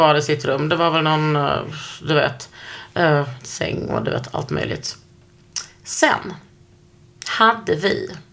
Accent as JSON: {"language": "Swedish", "town": "Gunnesbo", "region": "Skåne", "country": "Sweden", "said": "Och jag är från Gunnesbo."}